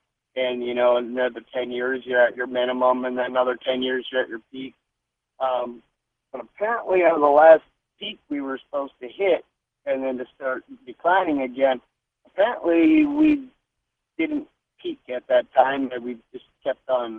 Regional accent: Minnesota, United States; now in Mississippi, United States; There's been times, see, I grew up in Minnesota, and there's been countless times this year where I look at the weather

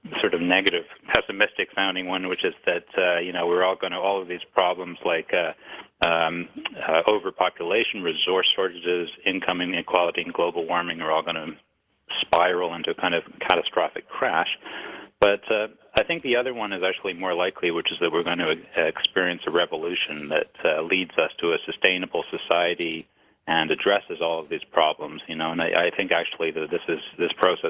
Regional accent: Northern Canada, Canada; I'm from Canada, the north of Canada

